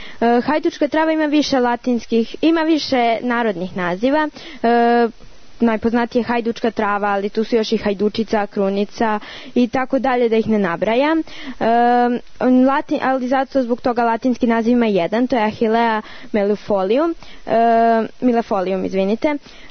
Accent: Bajina Bašta, Šumadija and Western Serbia, Serbia; dolazim iz Bajne Bašte, imam 14 godina

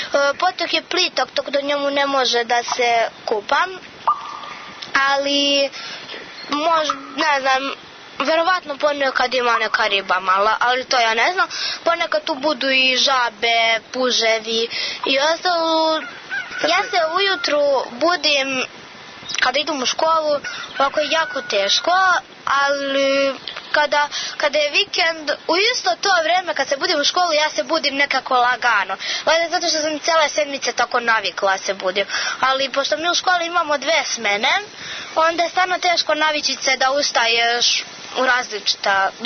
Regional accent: Gornji Milanovac, Moravica District, Serbia; imam 12 godina, dolazim iz Gornjeg Milanovca, peti sam razred

